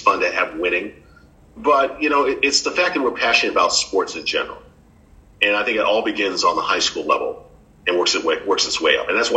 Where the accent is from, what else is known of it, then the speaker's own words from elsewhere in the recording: Connecticut, United States; I mean, I grew up in Connecticut, and I'm here to tell you, high school football was not a big deal.